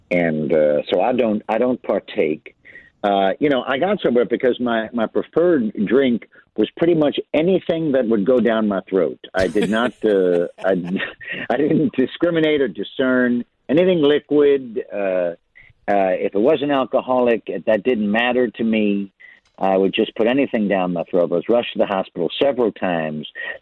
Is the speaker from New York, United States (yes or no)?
yes; Queens, New York, United States; I grew up in Queens